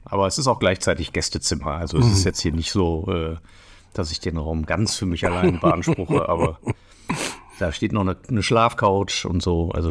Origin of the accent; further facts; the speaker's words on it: Düsseldorf, North Rhine-Westphalia, Germany; in Düsseldorf, in meiner Heimatstadt, in meinem Bürokeller.